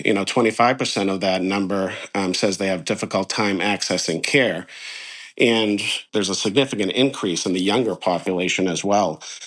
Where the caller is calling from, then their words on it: Gloucester, Massachusetts, United States; I am calling you from rainy Gloucester, Massachusetts.